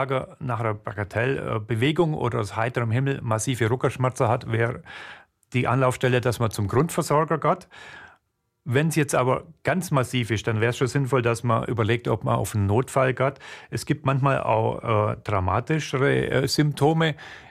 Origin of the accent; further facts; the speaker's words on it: Germany; now in Switzerland; Ich komme aus Deutschland, man hört schon.